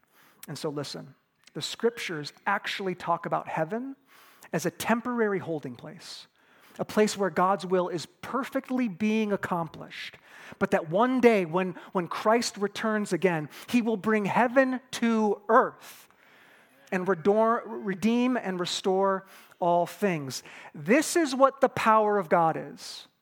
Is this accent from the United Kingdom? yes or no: no; Midwest, United States; Listen, folks, I grew up in the Midwest. The Midwest is not beautiful, okay?